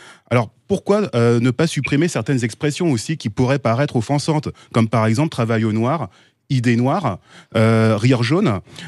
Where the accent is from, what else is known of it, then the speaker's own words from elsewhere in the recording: France; je suis français, je suis d'ascendance mauricienne, indienne.